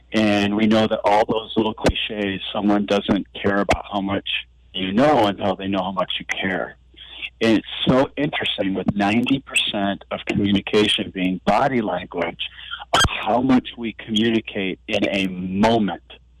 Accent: Omaha, Nebraska, United States; We're from Omaha all the way across the country.

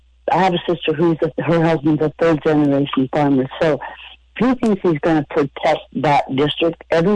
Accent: Oregon, United States; I grew up in Eastern Oregon with the Hansels

